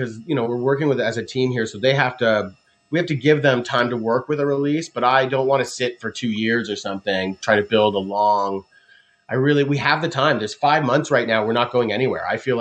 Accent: Canada; because we're Canadian, so we like to apologize a bunch.

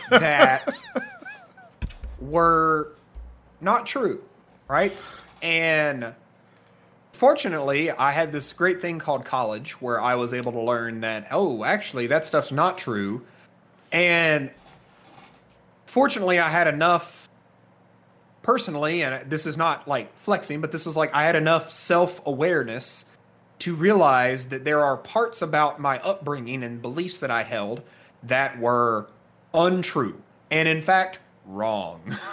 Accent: the South, United States; I am someone who was born and raised in the South, right?

